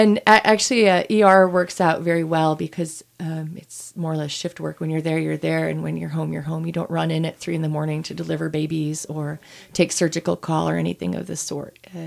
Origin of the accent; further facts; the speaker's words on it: Michigan, United States; also born or lived in Upper Peninsula; I grew up in Agani. I'm a Uper by birth. And then I stayed close to home for my undergraduate training.